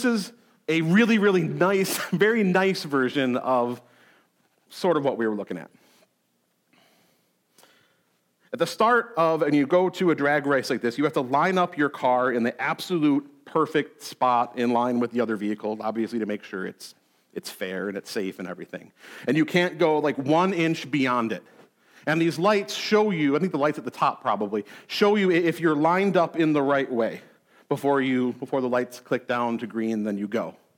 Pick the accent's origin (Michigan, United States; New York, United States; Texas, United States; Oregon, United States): New York, United States; Clarence; I grew up in Clarence. It was about 5-10 minutes away